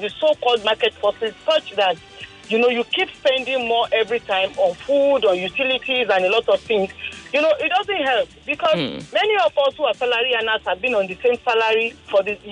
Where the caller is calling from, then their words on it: Ibadan, Oyo, Nigeria; I'm calling from Ibadan.